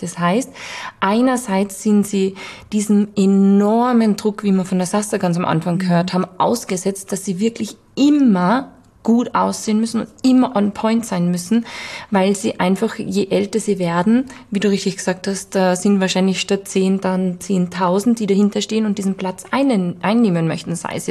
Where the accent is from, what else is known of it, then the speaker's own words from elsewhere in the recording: Vienna, Austria; ob das in Hollywood ist, ob das in New York ist, ob das bei uns in Wien ist